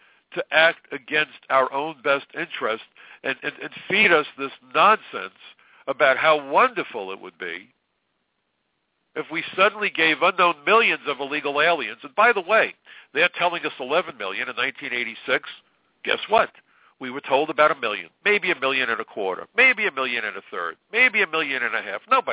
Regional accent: New York, United States; As a New Yorker, the ashes landed on my neighborhood, landed on me, landed on my home

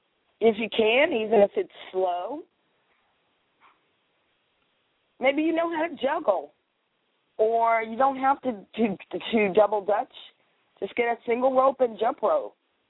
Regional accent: Massachusetts, United States; Matter of fact, I grew up in Massachusetts, so we used to do double dutch.

